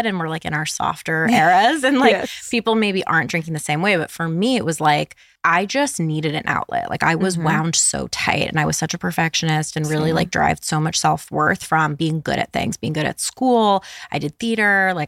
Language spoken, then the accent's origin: English; New York City, New York, United States; But I grew up on the East Coast. I grew up like New York, New Jersey area. I was born in the city and then we were in the suburbs.